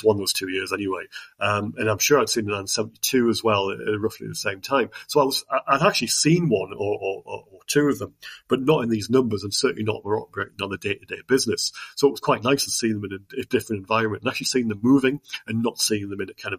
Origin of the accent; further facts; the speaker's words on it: Newcastle, North East England, United Kingdom; Bearing in mind, I'm from Newcastle, and that's, you know, pretty much where my local kind of aviation experiences were